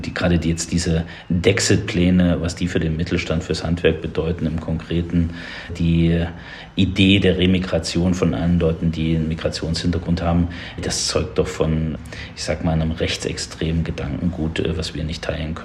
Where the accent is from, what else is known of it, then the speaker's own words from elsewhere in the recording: Thuringia, Germany; Ich bin Thüringer